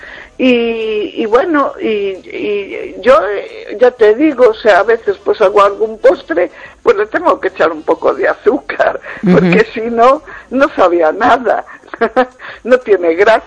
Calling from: Vigo, Galicia, Spain

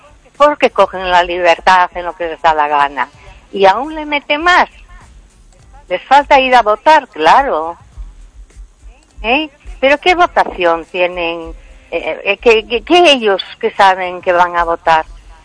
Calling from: Vigo, Galicia, Spain

